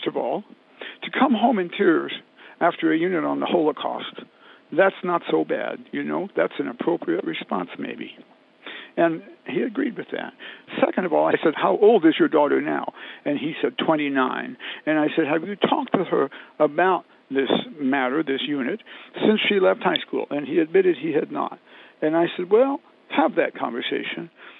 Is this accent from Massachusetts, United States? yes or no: no; Decatur, Illinois, United States; I grew up in Decatur, Illinois, which is right in the middle of the state.